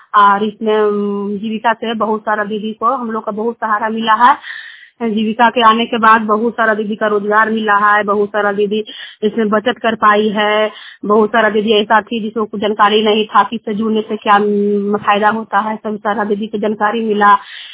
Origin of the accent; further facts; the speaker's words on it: Buti Nagar, Bihar, India; ग्राम बूटी नगर पंचायत के रहने वाली हूँ